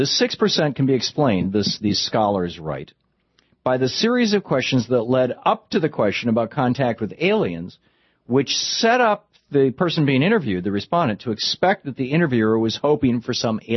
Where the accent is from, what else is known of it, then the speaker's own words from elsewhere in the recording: Michigan, United States; also born or lived in Vermont; I grew up in Michigan. We lived in Vermont. These are both states where guns are just everywhere.